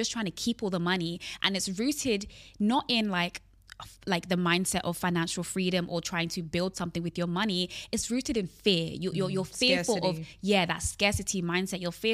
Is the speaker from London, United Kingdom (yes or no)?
yes; Hackney, London, United Kingdom; So I grew up in London. I grew up in Hackney, which is like not the best, wasn't the best neighborhood to grow up in London. It was known for being quite rough. It's being gentrified now, but it was known for being quite rough.